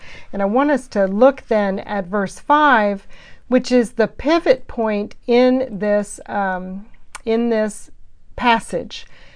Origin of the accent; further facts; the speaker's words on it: Virginia Beach, Virginia, United States; I met him growing up in Virginia Beach